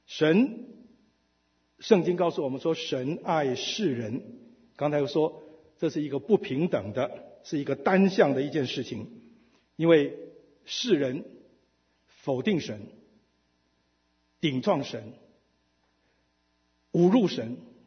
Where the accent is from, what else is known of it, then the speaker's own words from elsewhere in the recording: Xiamen, Fujian, China; first language Xiamen Hokkien; Chinese is a second language; now in Taiwan; 我在台湾40年，我原来是厦门人，所以我的母语是厦门话，我到台湾才学国语，